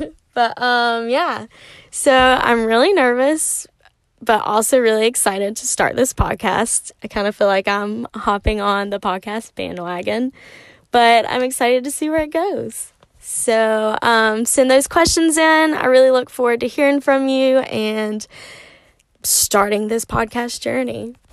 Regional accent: Charlotte, North Carolina, United States; now in Wilmington, United States; I'm 22 years old. I'm from Charlotte, North Carolina, and currently live in Wilmington, North Carolina.

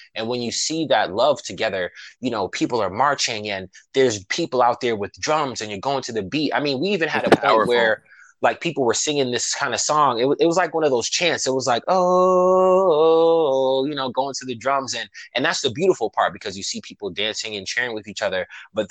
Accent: Boston, Massachusetts, United States; Yeah, I grew up in the Bury, right in Mission Hill, off of Parker Street. I spent some years on Hillside, French Terrace, all over.

